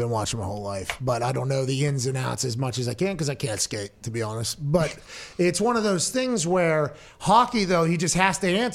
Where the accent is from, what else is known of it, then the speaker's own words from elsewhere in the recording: Texas, United States; I'm from Texas.